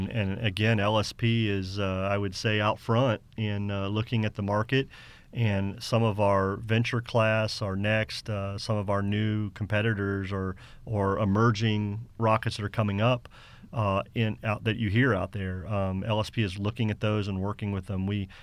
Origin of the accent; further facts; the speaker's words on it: Florida, United States; also born or lived in Tennessee; I grew up actually here in Florida and kind of bounced around a little bit, but ended up in Tennessee with my dad traveling the Southeast area.